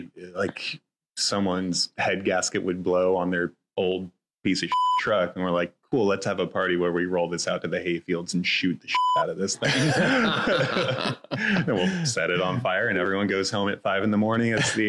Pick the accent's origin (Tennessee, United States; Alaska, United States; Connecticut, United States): Alaska, United States; Wasilla; I was a teenager from Wasilla, Alaska. I didn't know anything about anything.